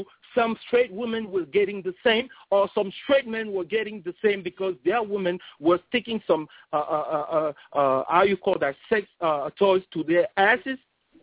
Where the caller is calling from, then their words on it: France; because I'm still on the phone, and since I'm calling from France, you see what I mean.